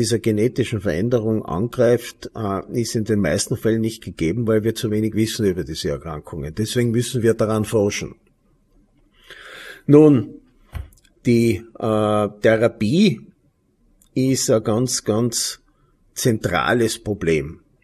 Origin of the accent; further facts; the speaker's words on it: Schwaz, Tyrol, Austria; meine Heimatstadt, in der ich aufgewachsen bin und der ich ansässig bin, ist Schwarz, und Schwarz hat ca. 14.000 Einwohner.